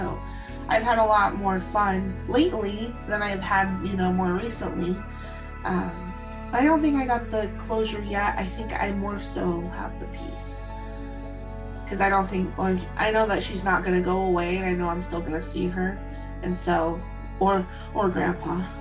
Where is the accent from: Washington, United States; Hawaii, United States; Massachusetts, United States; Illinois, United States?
Washington, United States; Seattle; I am from Seattle, Washington.